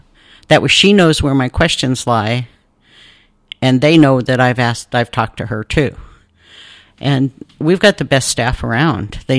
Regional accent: Rio Vista, California, United States; Where I grew up in Rio Vista, they meet the first and third Tuesdays.

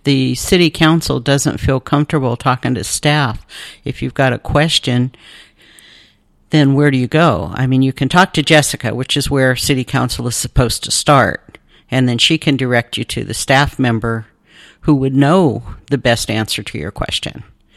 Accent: Rio Vista, California, United States; Where I grew up in Rio Vista, they meet the first and third Tuesdays.

